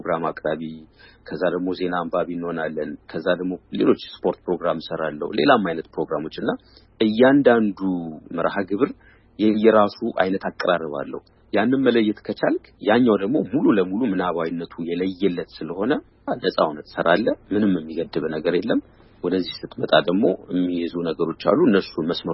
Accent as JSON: {"language": "Amharic", "region": "Addis Ababa", "country": "Ethiopia", "tie": "born or raised there", "lives_now": "abroad", "said": "ውጭ ሀገር ብኖርም ያደግኩት ትልቅ እስኮን ድረስ የኖርኩት ኢትዮጵያ ውስጥ ነው፣ አዲስ አበባ ነው።"}